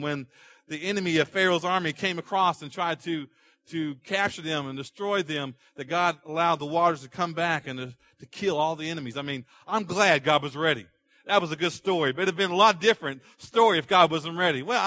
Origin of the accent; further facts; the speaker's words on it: Oklahoma, United States; I grew up in Tornado Alley down in Oklahoma.